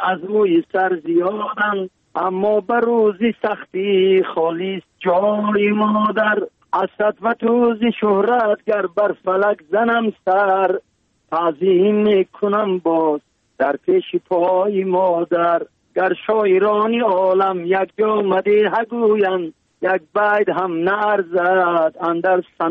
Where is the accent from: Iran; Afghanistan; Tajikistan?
Tajikistan; برای وطنم برای تاجیکستان عزیزم